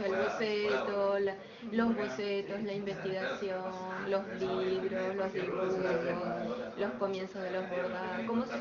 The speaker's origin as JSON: {"language": "Spanish", "town": "San Ignacio", "region": "Misiones", "country": "Argentina", "tie": "born there", "said": "Sí, nací en Misiones, en San Ignacio"}